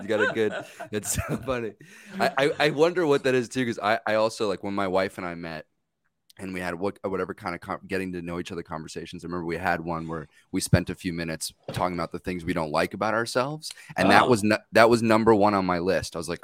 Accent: New Jersey, United States; I think it was, I grew up in Jersey and all the kids had like buzzed haircuts or frosted tips.

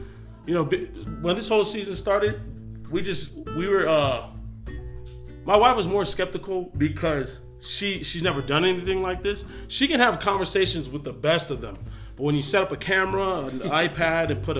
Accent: United States; We're just two Tongan kids growing up in America.

